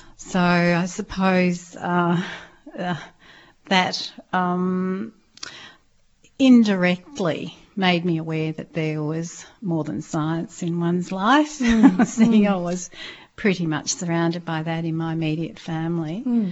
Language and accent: English; Melbourne, Victoria, Australia; I grew up predominantly in Melbourne, in the city, but spent many weekends and holidays on the Mornington Peninsula